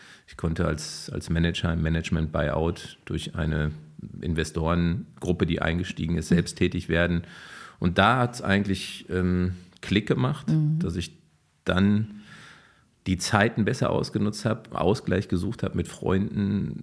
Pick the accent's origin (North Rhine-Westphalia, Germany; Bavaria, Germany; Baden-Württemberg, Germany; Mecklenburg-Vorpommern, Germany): North Rhine-Westphalia, Germany; Dortmund; Ich komme ja ursprünglich aus dem Ruhrgebiet. Ich bin in der schönsten Fußballstadt Deutschlands groß geworden, ist in Dortmund.